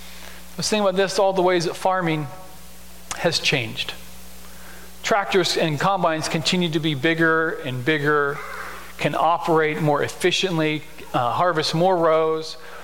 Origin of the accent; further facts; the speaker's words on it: Beatrice, Nebraska, United States; Man, I grew up in Beatrice. I went to seminary out in Colorado, and I forgot how rural and hickish my background was.